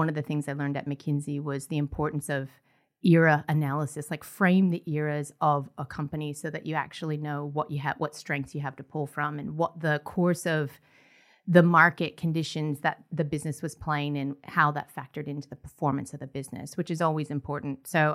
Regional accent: Ohio, United States; So I grew up in the Midwest.

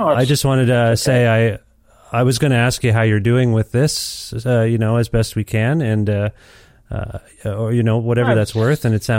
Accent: Canada; I'm from Canada.

